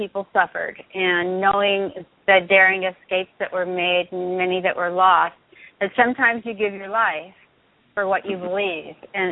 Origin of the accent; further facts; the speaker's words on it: Venice, California, United States; Well, I grew up not in Hollywood, although I was born here in the first Jewish hospital in California, probably because my mother was Jewish. But I was raised in Venice, California, right by the beach.